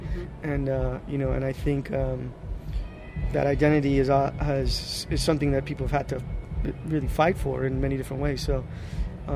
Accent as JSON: {"language": "English", "town": "Los Angeles", "region": "California", "country": "United States", "tie": "born or raised there", "said": "because I'm a Chicano from Boyle Heights who goes anywhere I want. And when I meet kids where I grew up"}